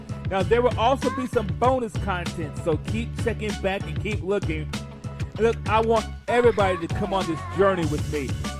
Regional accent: Mount Vernon, New York, United States; born there; So a little bit about me. I was born in Mount Vernon, New York.

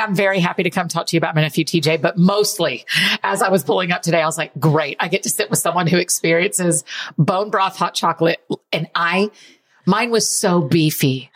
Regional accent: the South, United States; So cooking, I grew up in the South, so I did learn how to.

